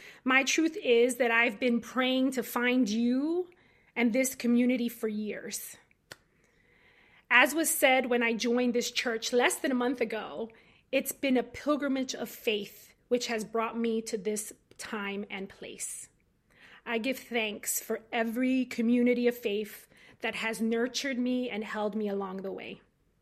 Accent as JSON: {"language": "English", "town": "Philadelphia", "region": "Pennsylvania", "country": "United States", "tie": "born or raised there", "lives_now": "Iowa, United States", "said": "Although I live in Iowa with my spouse and son now, I grew up in North Philadelphia attending a Puerto Rican Spanish-speaking evangelical Pentecostal church."}